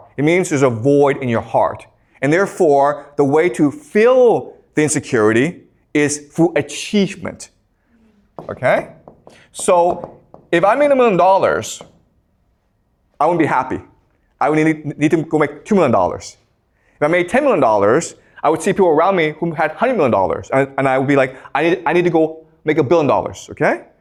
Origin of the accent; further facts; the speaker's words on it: Canada; also born or lived in China; So I was born in China in 1976, and my family went over when I was 1983 when I was like six, okay? So I was a poor immigrant in Canada.